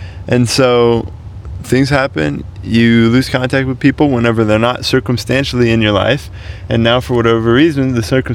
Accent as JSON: {"language": "English", "town": "St. Louis", "region": "Missouri", "country": "United States", "said": "so I'm from St. Louis, Missouri."}